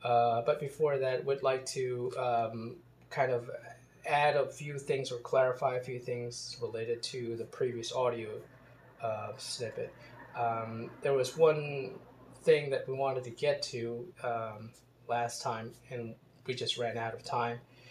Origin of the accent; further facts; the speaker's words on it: Baltimore, Maryland, United States; So in Baltimore, I grew up in Baltimore, Maryland.